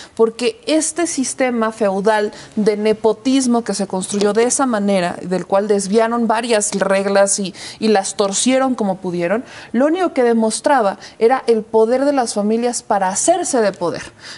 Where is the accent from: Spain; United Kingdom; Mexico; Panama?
Mexico; Puebla; Yo soy de Puebla y en Puebla ocurrió uno de los casos, creo yo, más emblemáticos